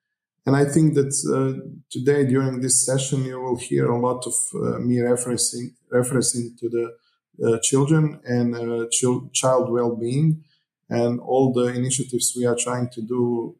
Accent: Križevci, Koprivnica-Križevci County, Croatia; English is a second language; Okay, so I'm to this day 38 years of age. I was born in Križevci, so practically all my life I am living here, except the years I was at the University of Zagreb.

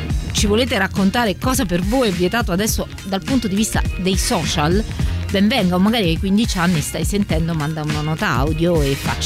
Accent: Friuli-Venezia Giulia, Italy; Guarda che io sono friulano.

